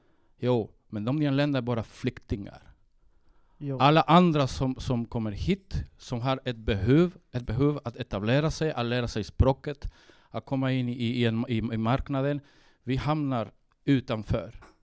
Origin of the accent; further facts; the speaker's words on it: Sweden; born there; moved away; Men samtidigt har jag rötter i Sverige. Jag föds i Sverige och min pappa är svensk.